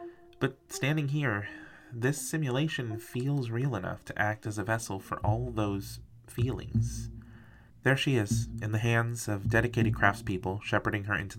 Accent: United States; And as an American, I feel a strong push and pull with this particular icon, the Mayflower

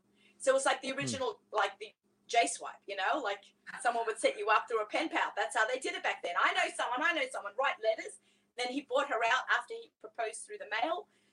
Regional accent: Sydney, New South Wales, Australia; So I grew up in Sydney, Australia. What a beautiful place to grow up.

